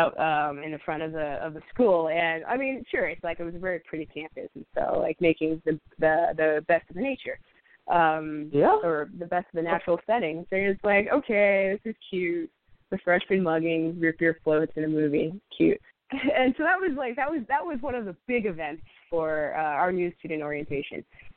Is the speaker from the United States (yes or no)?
yes; California, United States; So I'm originally from California. I definitely grew up in a very Christian family setting